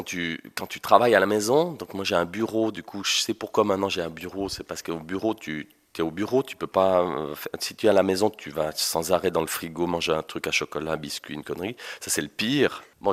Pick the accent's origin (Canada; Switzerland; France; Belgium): Switzerland; Valais; now in Morges, Switzerland; On est au bord du lac, moi j'habite Morges, je suis un Valaisan expatrié.